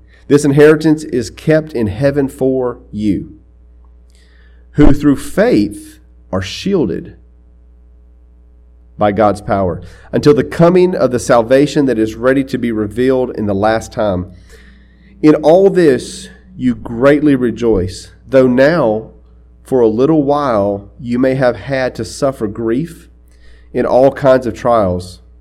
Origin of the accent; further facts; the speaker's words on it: United States; I mean, I'm an American through and through. I mean, I have a great swell of pride when I sing the national anthem.